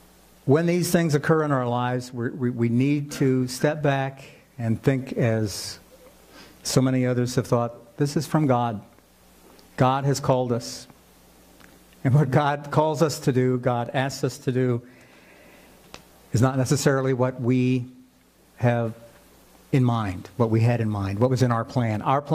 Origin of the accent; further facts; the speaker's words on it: Hamilton, Ohio, United States; In my case, can anything come out of, any good come out of my hometown of Hamilton, Ohio?